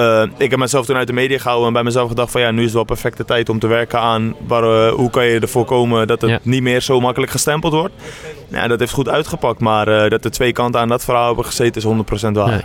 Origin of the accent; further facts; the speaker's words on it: Amsterdam, North Holland, Netherlands; Weet je, ik kom ook uit Amsterdam. Ik ben een Amsterdamse jongen en supporters.